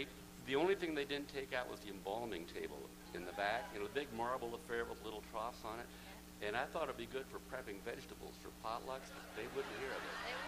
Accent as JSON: {"language": "English", "town": "Nevada City", "region": "California", "country": "United States", "said": "But I come from Nevada City, California."}